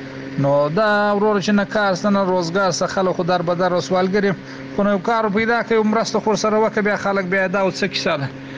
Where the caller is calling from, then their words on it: Kandahar, Afghanistan; زه دلته په کندهار کې اوسېږم.